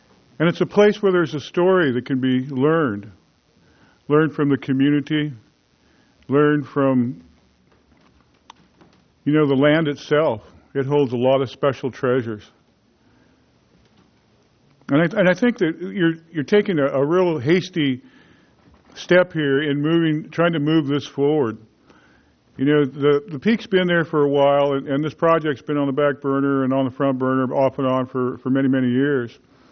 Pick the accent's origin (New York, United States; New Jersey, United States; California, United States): California, United States; Sea Canyon; You know, I've been coming here my whole life. I grew up in Sea Canyon. You know, Morro Bay is an unbelievably special place for me.